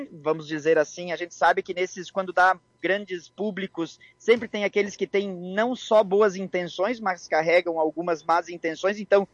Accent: Santo Expedito do Sul, Rio Grande do Sul, Brazil; Ah, eu sou de Santos Pedito do Sul, o pessoal diz, ah, lá onde é que tem a Romaria?

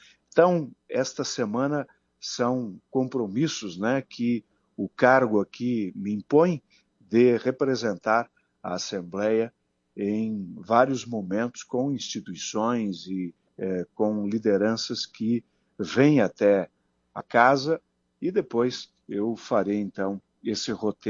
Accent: Marau, Rio Grande do Sul, Brazil; E é sempre bom estar em contato com os amigos e amigas da minha terra, Marau.

